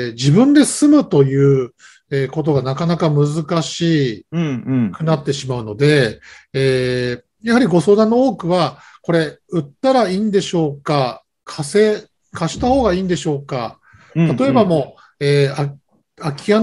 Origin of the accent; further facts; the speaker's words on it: Ota, Gunma, Japan; now in Yokohama, Japan; 私なんかもですね、群馬県の太田市の出身なんですけど、横浜に今住んでますから